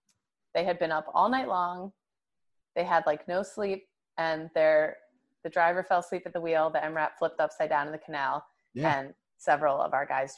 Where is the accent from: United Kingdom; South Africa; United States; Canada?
United States; King of Prussia, Pennsylvania; I grew up kind of near the King of Prussia Mall